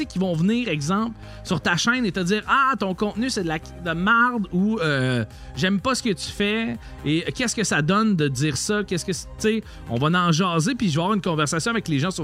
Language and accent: French; Sainte-Marie-de-Beauce, Quebec, Canada; j'ai grandi à Sainte-Marie-de-Beauce, qui est une petite ville à peu près 25 000 habitants maintenant.